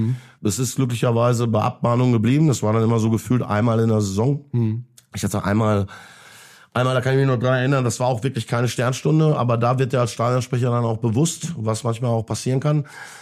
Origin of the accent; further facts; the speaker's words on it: Bochum, North Rhine-Westphalia, Germany; wir sind beide Bochumer, ne?